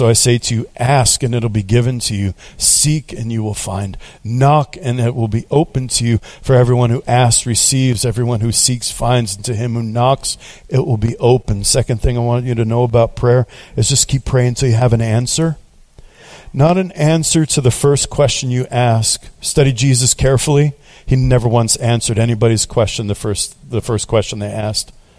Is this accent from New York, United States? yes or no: yes; New York City, New York, United States; I thought, I grew up in New York City. I had my sin thing. I've always ministered to inner city kids.